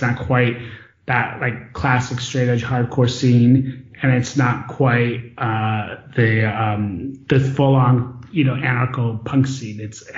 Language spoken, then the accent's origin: English; Chicago, Illinois, United States; was a big influence on us because we are from Chicago.